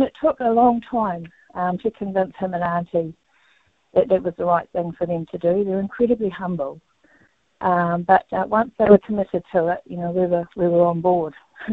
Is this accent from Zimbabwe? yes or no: no; Wellington, New Zealand; we were raised in Wellington, and we didn't spend enough time at home in Omahu or up in Mahia to learn about tikanga and things Māori.